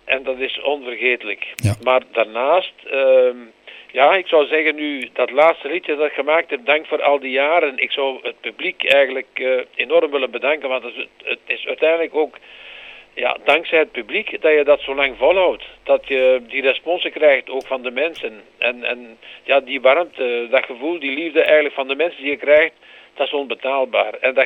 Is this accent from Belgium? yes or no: yes; Retie, Antwerp, Belgium; now in Oud-Turnhout, Belgium; Ik ben een echte Kempenaar. Ja. In hart en ziel. Ik ben afkomstig van geboorte van Reti op het Looiend. En ik woon al 47 jaar nu in Autunnoot, hier vlakbij de Liereman.